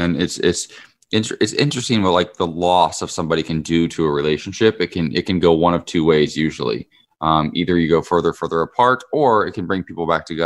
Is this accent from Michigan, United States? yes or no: no; Ohio, United States; I still feel like I have to act a certain way when I go home to Ohio, to my hometown.